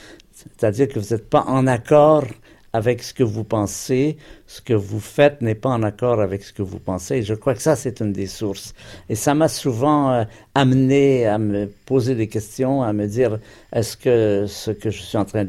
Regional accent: Montreal, Quebec, Canada; born there; Alors, je suis né à Montréal, au Canada, dans une période de très grande crise. C'était dans les années de la Grande Dépression, en 1932.

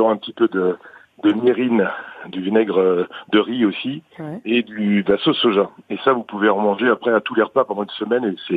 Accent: Brittany, France; Ben moi, je suis breton

